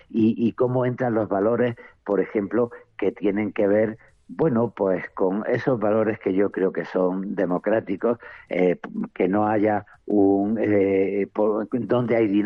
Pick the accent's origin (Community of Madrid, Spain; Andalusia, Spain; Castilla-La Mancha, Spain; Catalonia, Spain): Andalusia, Spain; Granada; born there; Yo nací en Granada y soy poeta